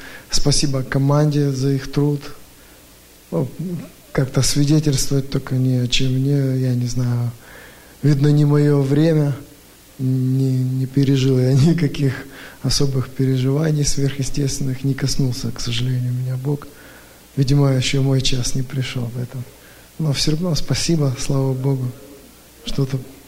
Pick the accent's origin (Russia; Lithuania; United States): United States; Sacramento, California; я из Сакраменто.